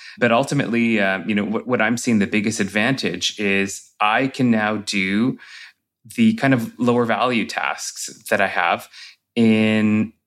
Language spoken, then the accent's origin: English; Sudbury, Ontario, Canada; I took a summer job working for a music festival where I grew up in Sudbury called La Nuit sur l'État, which was a concert series in support of Francophone Ontarian artists.